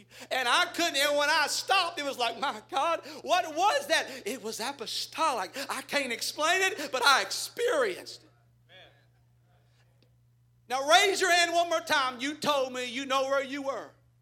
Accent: Texas, United States; I'm, you know … I'm from Texas and everything else.

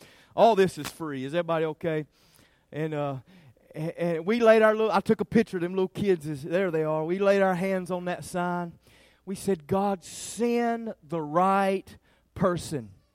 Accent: Siler City, North Carolina, United States; I'm from Siler City.

